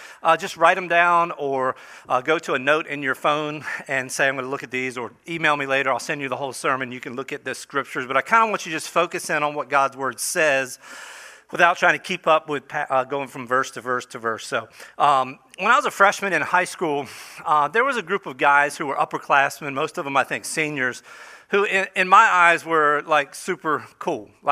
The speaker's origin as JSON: {"language": "English", "region": "Delaware", "country": "United States", "tie": "born or raised there", "said": "I grew up in a small town in southern Delaware."}